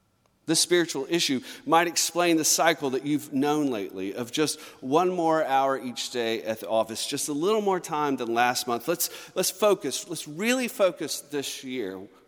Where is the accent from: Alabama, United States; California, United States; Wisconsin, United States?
Alabama, United States; Mobile; Growing up in Mobile, Pensacola was about an hour from our front door.